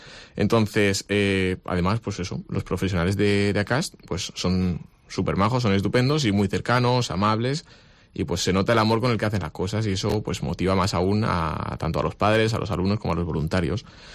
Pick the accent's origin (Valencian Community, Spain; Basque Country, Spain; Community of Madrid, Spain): Valencian Community, Spain; Gandia; now in Castellón, Spain; soy un chico de Gandía que estudia en Castellón